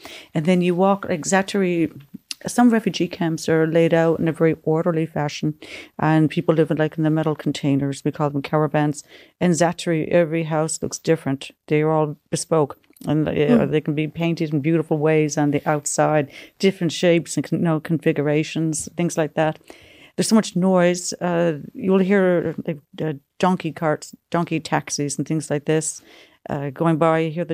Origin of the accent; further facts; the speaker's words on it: St. John's, Newfoundland and Labrador, Canada; I'm from St. John's, Newfoundland